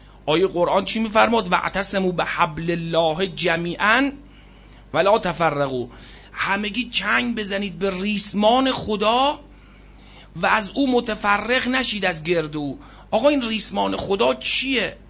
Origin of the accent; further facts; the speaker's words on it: Iran; گفتم از ایرانم. گفت مثلا مذهب چیه؟ گفتم اهل سنت. اهل سنت ایران؟ گفتم بله.